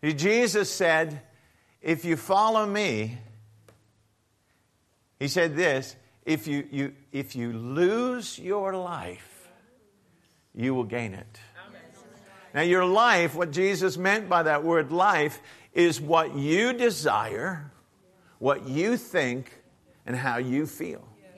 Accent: United States; And growing up in America, I'm American, by the way.

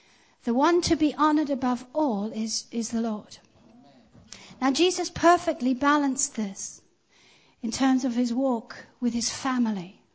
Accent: Zimbabwe; I grew up in Africa, in Zimbabwe. And my mum and dad used to go to the local C of E. It was a big, grand place in Salisbury. Well, it's Harare now.

